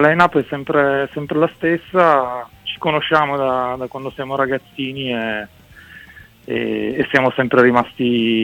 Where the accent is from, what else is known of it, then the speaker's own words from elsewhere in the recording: Fossano, Piedmont, Italy; born there; now in Turin, Italy; Siamo nati in provincia di Cuneo, a Fossano, attorno al 2005, quindi più o meno quando eravamo ventenni. E col passare degli anni poi ci siamo trasferiti, chi per studio, chi per lavoro, a Torino.